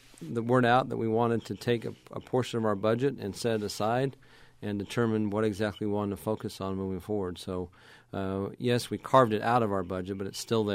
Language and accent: English; Texas, United States; moved away; also born or lived in Utah; While I grew up in Texas, my family's in Utah.